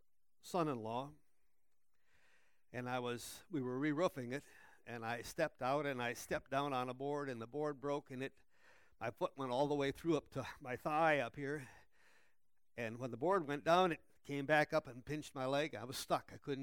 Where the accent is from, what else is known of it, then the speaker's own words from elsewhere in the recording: Hinckley, United States; I grew up here in Hinckley. I was raised on a dirt farm on the other side of Hinckley, over here west of Hinckley.